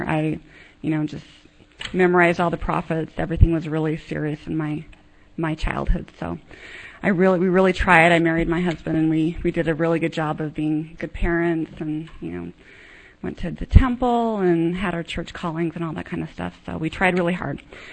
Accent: Provo, Utah, United States; I grew up in Provo.

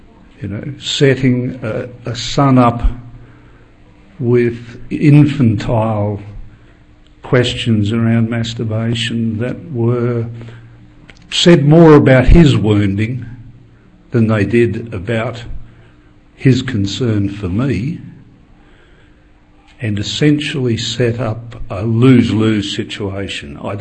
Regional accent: Australia; As you might pick from my accent, I come from a land down under. So I've flown. The diagonal length of the Pacific to be here.

